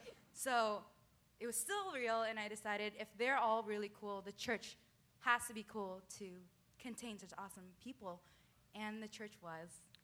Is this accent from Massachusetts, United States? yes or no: no; California, United States; We went to the same high school. We met freshman year. We're from the Bay, so